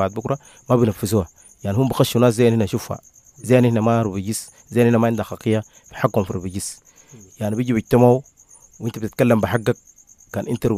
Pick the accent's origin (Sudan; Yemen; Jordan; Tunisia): Sudan; Kadugli, South Kordofan; now in Uganda; أنا في السودان في كادوغلي ومحافظتنا تولودي ومحلية من دهيليب.